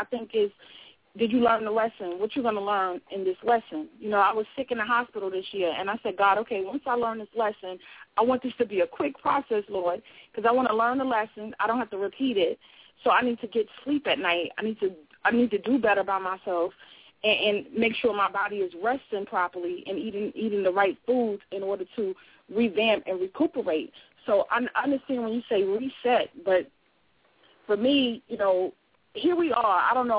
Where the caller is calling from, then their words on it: South Carolina, United States; also born or lived in Brooklyn, United States; I'm calling in from South Carolina by way of Brooklyn, New York.